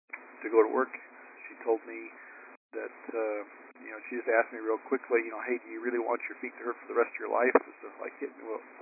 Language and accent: English; Sandy, Utah, United States; from Sandy, Utah.